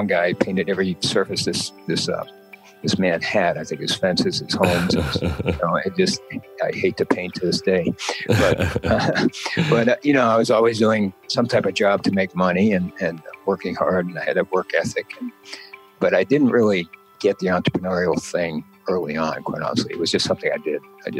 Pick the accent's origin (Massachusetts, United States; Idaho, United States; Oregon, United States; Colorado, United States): Massachusetts, United States; I grew up in Massachusetts. And so I went there for a year and then transferred to University of Mass at Lowell.